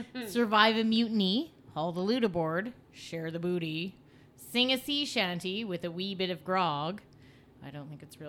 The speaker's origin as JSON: {"language": "English", "town": "Vancouver", "region": "British Columbia", "country": "Canada", "tie": "born or raised there", "said": "Love and miss my hometown of Vancouver terribly."}